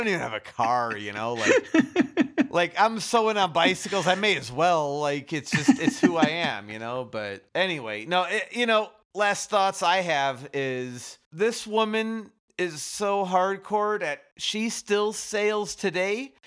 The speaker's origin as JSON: {"language": "English", "town": "Chicago", "region": "Illinois", "country": "United States", "said": "Yeah, I get it, because I'm from Chicago."}